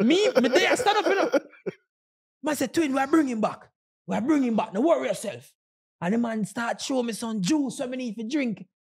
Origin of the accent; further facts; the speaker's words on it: Jamaica; Growing up in Jamaica during election time, I think election now more peaceful.